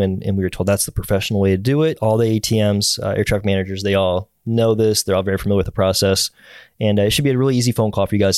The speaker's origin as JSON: {"language": "English", "town": "Cleveland", "region": "Ohio", "country": "United States", "said": "I'm like, oh, I'm from Cleveland."}